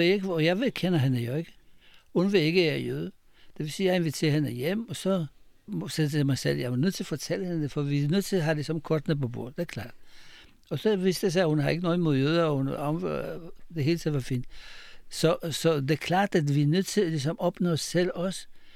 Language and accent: Danish; Israel; now in Denmark; Jeg kommer fra Israel, den gang, der var mange år siden.